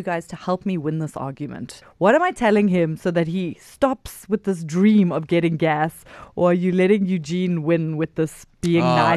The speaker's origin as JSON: {"language": "English", "country": "South Africa", "said": "But as a South African"}